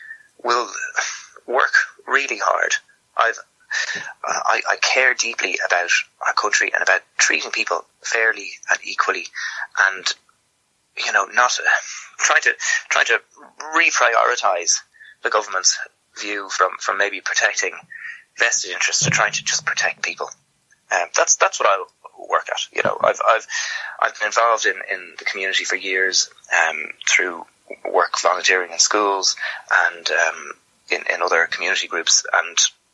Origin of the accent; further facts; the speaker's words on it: Dublin, Leinster, Ireland; I grew up, born and raised in South Dublin. I'm aware of the great things that happen in South Dublin.